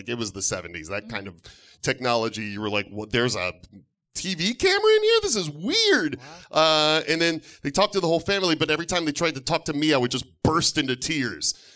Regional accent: Detroit, Michigan, United States; I loved growing up in Detroit. It's a city that really, I mean... I grew up in the 70s there

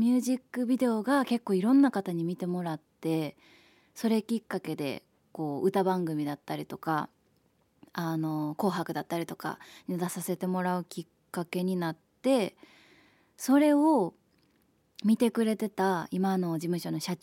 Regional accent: Osakasayama, Osaka, Japan; 私大阪狭山市出身なんですけども

